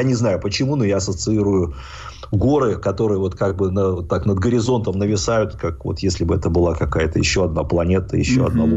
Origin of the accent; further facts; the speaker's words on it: Khimki, Moscow Oblast, Russia; born there; я родился не просто в Химках, это ладно бы. Но я родился в старых